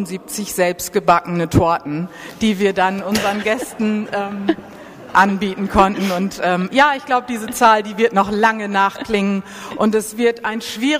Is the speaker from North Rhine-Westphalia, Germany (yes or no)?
no; Spetzerfehn, Lower Saxony, Germany; now in Wiesmoor, Germany; Ich wohne zwar in Wiesmoor, aber wir wohnen so, das haben wir uns natürlich ausgesucht, dass wir noch zu meiner Heimatgemeinde Spetzerfehn gehören.